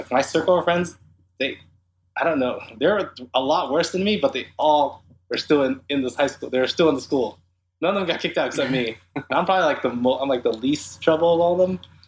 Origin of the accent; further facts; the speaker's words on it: Westminster, California, United States; I'm born and raised in Orange County, Westminster. Okay. To be exact, born in 1984, grew up my entire life in that community. I still live in the Orange County area.